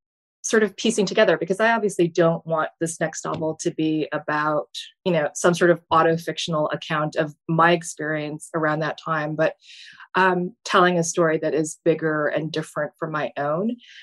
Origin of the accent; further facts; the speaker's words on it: Fargo, North Dakota, United States; So I grew up in North Dakota in the 1970s and 80s.